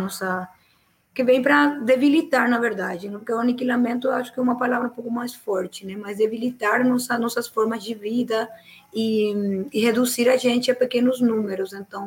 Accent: Pará, Brazil; born there; como a gente chama, no Pará, lá onde eu nasci

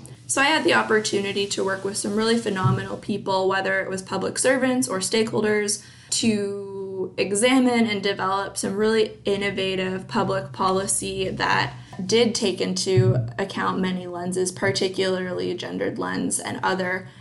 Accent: Saint John, New Brunswick, Canada; So I grew up in St. John, but moved to Fredericton to pursue a degree in political science.

